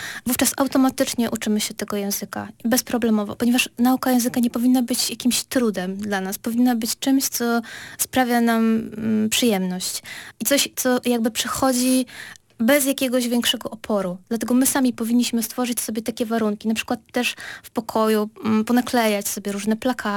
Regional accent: Pomeranian Voivodeship, Poland; Ja nie pochodzę z rodziny inteligenckiej, pochodzę z Kaszub.

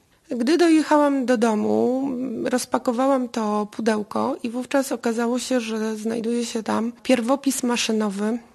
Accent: Jastarnia, Pomeranian Voivodeship, Poland; sama pochodzę z Półwyspu Halskiego, z Jastarni

